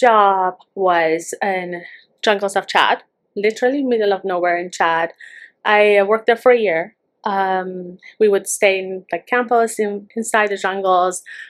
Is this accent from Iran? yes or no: yes; Tehran, Tehran Province, Iran; also born or lived in Paris, France; I was born in Tehran, grew up between Tehran and Paris.